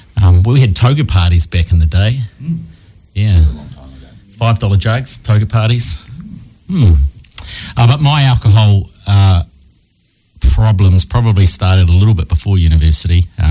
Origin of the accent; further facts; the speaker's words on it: Wellington, New Zealand; I'm from Wellington, actually. I grew up here. I was born in Wellington Hospital and went to school locally. Grew up in Strathmore Park, up on the hill above the airport. Lovely big family home. Mum and dad together.